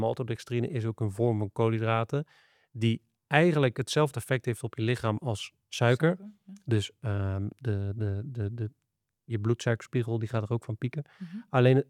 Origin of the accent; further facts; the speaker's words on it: North Brabant, Netherlands; en ik kom uit Brabant zelf